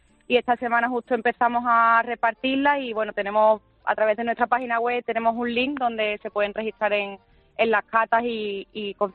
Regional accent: Cazalla de la Sierra, Andalusia, Spain; Además, yo soy de Cazalla de la Sierra.

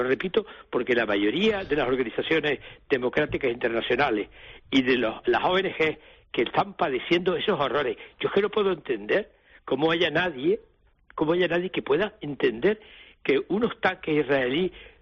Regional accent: Spain; ahora mismo tuviésemos un régimen dictatorial en España y yo me inhibiera porque soy español

